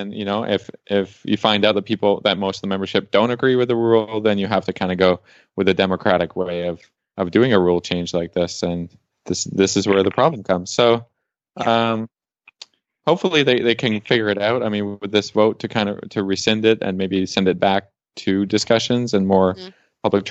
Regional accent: Canada; It's just like, I'm Canadian.

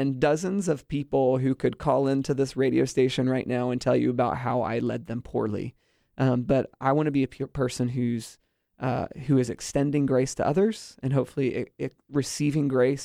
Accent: Orlando, Florida, United States; I grew up in Orlando. I didn't know how awesome I had it until I went away.

